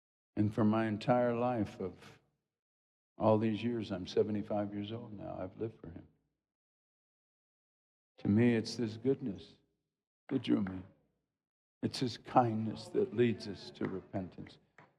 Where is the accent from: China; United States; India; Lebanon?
India; Kolkata, West Bengal; born there; I was born in Calcutta, India. I'm familiar with Hinduism.